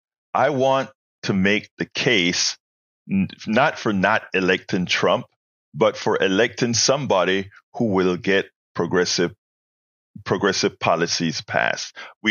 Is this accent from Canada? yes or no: no; Panama; now in United States; I mean, I'm an immigrant. I'm from Central America. I'm from a place. Well, a lot of Panamanians don't come over through the border, because a lot of Panamanians are already here and we are able to sponsor other Panamanians